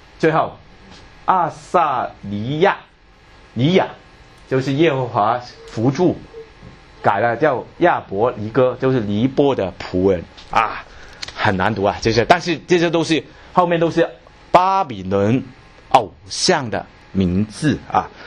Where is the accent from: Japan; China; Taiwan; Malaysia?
China; 我们中国人就没有关系了啊，什么都觉得很好吃。